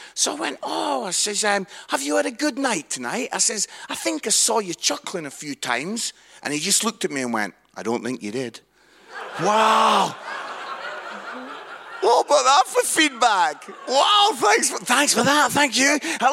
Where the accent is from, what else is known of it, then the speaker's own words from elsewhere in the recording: Musselburgh, Scotland, United Kingdom; So I'm from Musselburgh, which is just outside Edinburgh.